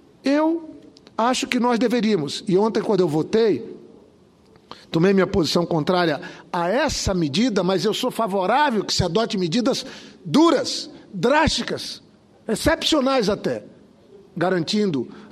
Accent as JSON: {"language": "Portuguese", "region": "Ceará", "country": "Brazil", "said": "para que a gente possa ter uma ação lá no Ceará, que explodiu a violência. Lá no meu estado, uma área de fronteira"}